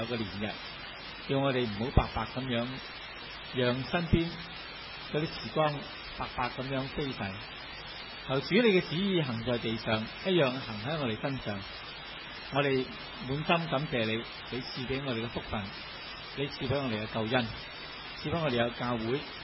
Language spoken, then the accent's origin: Cantonese; China; 你知道我哋中国人呢